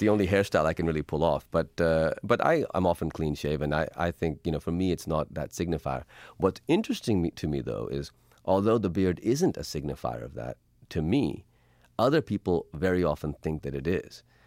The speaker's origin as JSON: {"language": "English", "country": "Pakistan", "said": "Well, that's because I'm Pakistani."}